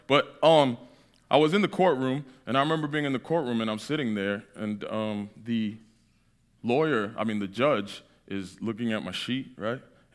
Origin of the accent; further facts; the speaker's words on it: New England, United States; How do you guys say it? Pittock? I'm from New England.